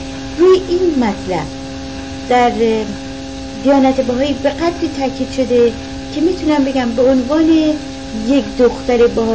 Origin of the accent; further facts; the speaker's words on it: Iran; در ایران که من در اون محیط بزرگ شدم،